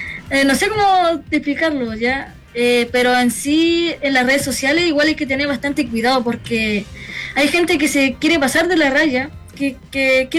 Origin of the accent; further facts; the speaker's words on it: Concepción, Biobío, Chile; como no solo somos penquistas